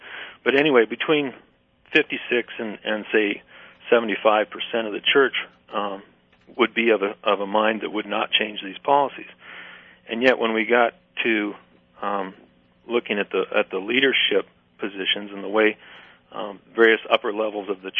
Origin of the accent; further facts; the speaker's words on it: Moses Lake, Washington, United States; a couple miles away from my hometown here in Moses Lake, Washington